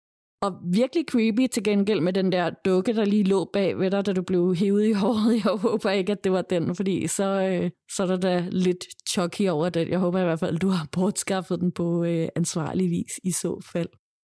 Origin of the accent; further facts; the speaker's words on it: North Denmark Region, Denmark; Jeg er født og opvokset i Nordjylland, hvor mine forældre altid har boet lidt uden for byen. Så jeg er opvokset på to gårde.